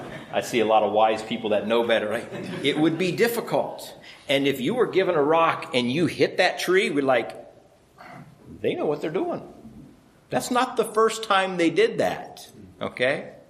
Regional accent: Iowa, United States; And I grew up in Iowa and did some hunting with my dad.

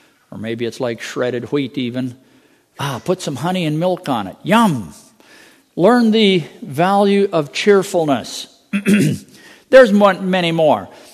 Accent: Minnesota, United States; When I grew up in Minnesota, we didn't have a Christian day school. I went to public school.

